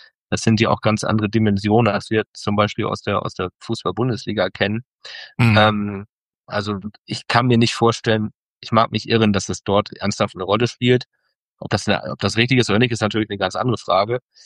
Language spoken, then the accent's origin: German; Essen, North Rhine-Westphalia, Germany; now in Mülheim, Germany; Ich wohne in Mülheim, ich komme aber aus Essen.